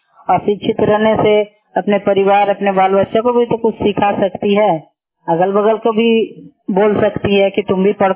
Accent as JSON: {"language": "Hindi", "town": "Nanaura", "country": "India", "said": "hello, मैं ननौरा गाँव के रहने वाली हूँ"}